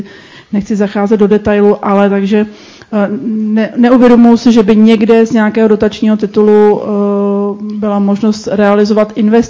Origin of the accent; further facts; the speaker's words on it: Klášterec nad Ohří, Ústí nad Labem Region, Czechia; nejsem z Žatce, jsem z Klášterce nad Ohří